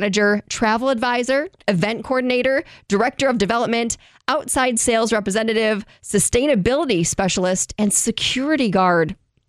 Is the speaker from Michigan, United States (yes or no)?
yes; Detroit, Michigan, United States; I was born and raised right here in Metro Detroit, so these are my people.